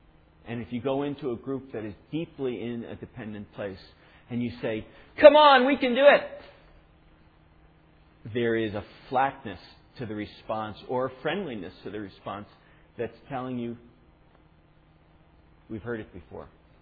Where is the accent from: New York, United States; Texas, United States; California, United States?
New York, United States; two friends from Long Island, about 50 miles from where I grew up in New York